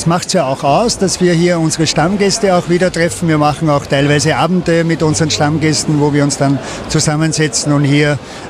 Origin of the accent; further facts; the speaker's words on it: Salzkammergut, Austria; Ja, ich komme aus dem Salzkammergut